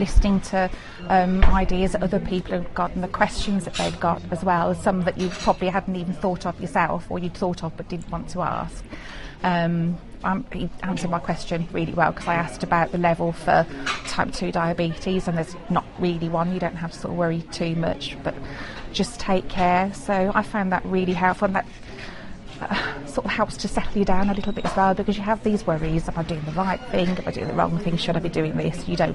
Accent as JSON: {"language": "English", "town": "Redditch", "region": "West Midlands", "country": "United Kingdom", "said": "and I'm from Redditch."}